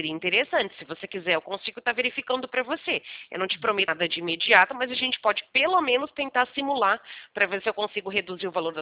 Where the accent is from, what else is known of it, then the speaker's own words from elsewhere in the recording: São Paulo, Brazil; Eu não sou daí, eu sou de São Paulo, né?